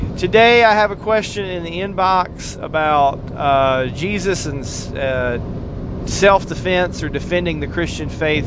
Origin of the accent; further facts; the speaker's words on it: Tennessee, United States; But that's my favorite game of the year because I'm from Tennessee.